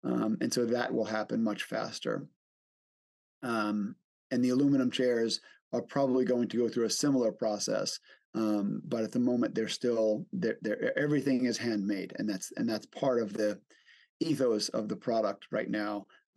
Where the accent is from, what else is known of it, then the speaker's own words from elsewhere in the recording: New York City, New York, United States; now in Boston, United States; I'm originally from New York, and though we're in Boston now, there's a certain personal passion, I would say, for Manhattan and for the city.